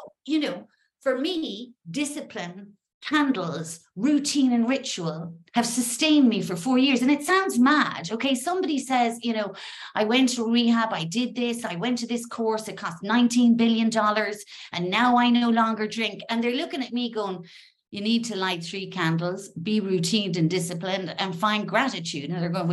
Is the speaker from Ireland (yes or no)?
yes; Ireland; now in Spain; I'm not Spanish, even though I live here, I'm Irish.